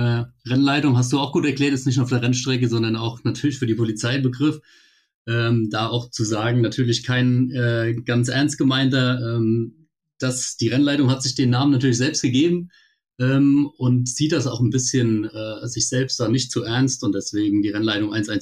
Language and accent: German; Rhineland-Palatinate, Germany; Ich komme aus Rheinland-Pfalz, dort in der Nähe von Mainz. Da mache ich auch Dienst. Ich bin 33 Jahre alt